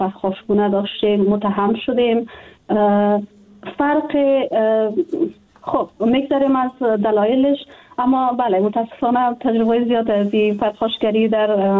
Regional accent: Afghanistan; جدا از اینکه وطن ما است، خانواده ما است، دوستای ما هستن، ما در افغانستان بزرگ شدیم، تحصیل کردیم، کار کردیم،

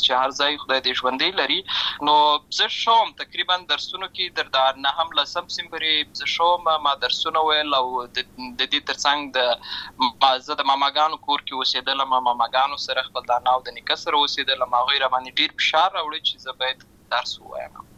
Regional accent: Lashkar Gah, Helmand, Afghanistan; born or raised there

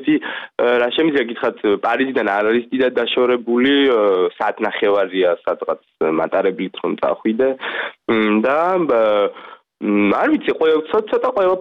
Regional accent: Kakheti, Georgia; now in France; მე წარმოშობით კახელი ვარ

